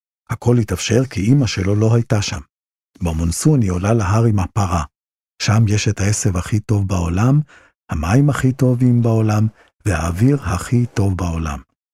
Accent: Jerusalem, Jerusalem District, Israel; also born or lived in Brazil / Venezuela / Modiin; ואני נולדתי כשהיו בשליחות בברזיל. כשחזרנו לארץ, אחרי עוד שליחות בוונצואלה, גרנו בירושלים. וכשהייתי בת 12, עברנו לבית דו-משפחתי במודיעין.

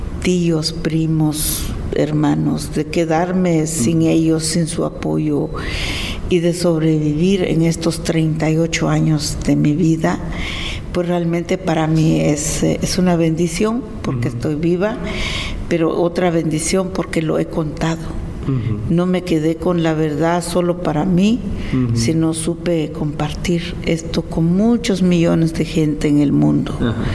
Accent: Guatemala; pues es un gran honor para mí como mujer guatemalteca

